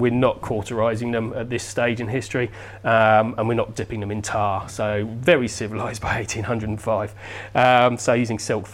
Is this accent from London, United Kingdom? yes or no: no; Portsmouth, South East England, United Kingdom; I mean, growing up in Portsmouth, I first came on Victory in 74, and we've always had sailors' tales growing up and stuff.